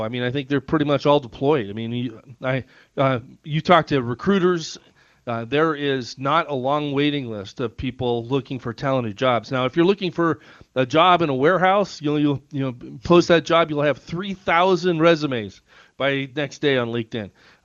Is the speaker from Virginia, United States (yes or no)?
no; Nevada, United States; I've been born and raised in Nevada. Nevada, I think, has a work ethic.